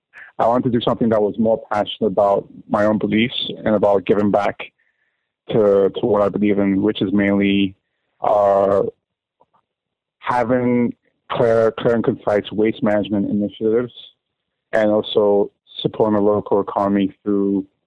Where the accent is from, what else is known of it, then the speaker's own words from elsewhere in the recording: Ghana; now in Canada; Originally, I'm from West Africa, Ghana, but I've been based in Canada for about 7-8 years now.